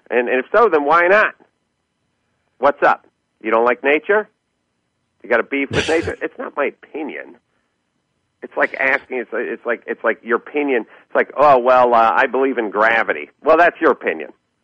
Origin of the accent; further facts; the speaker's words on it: North Hollywood, California, United States; 95% of the book is just me musing about food and about politics and about growing up in North Hollywood and stories